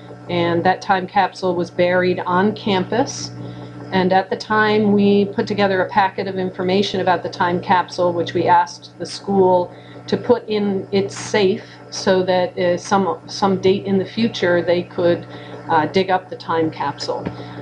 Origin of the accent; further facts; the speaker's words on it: Sharon, Connecticut, United States; born there; I was born on December 24th, 1961 in Sharon, Connecticut.